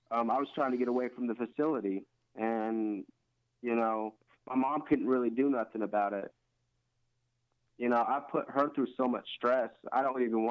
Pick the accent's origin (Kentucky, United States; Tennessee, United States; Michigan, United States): Kentucky, United States; Paducah; now in Lexington, United States; I'm from Paducah, Kentucky.